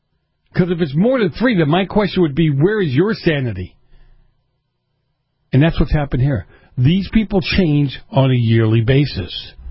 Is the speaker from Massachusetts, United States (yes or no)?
yes; Boston, Massachusetts, United States; Look, I grew up in Boston, and many of you know.